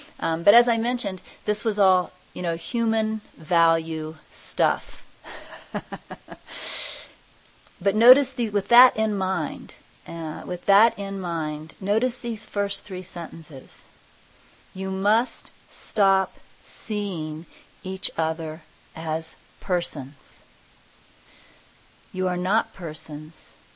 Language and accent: English; Kansas, United States; he was from, you know, Paris, France, and I'm originally from Kansas, so there was a cultural difference there to begin with.